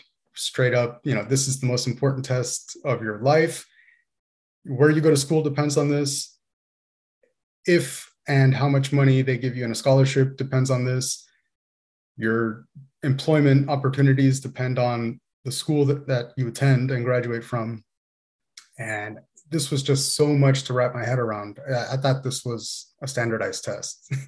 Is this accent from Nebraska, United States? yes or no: no; Miami, Florida, United States; now in San Francisco, United States; I, you know, went from my hometown in Miami out to Boston. Was able to live in New York for just kind of like a gap year.